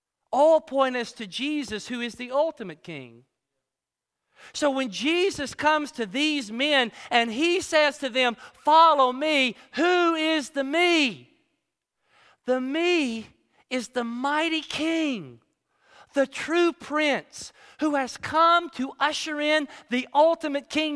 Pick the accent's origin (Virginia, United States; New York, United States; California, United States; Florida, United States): Florida, United States; Sanford; I'm from Sanford, Florida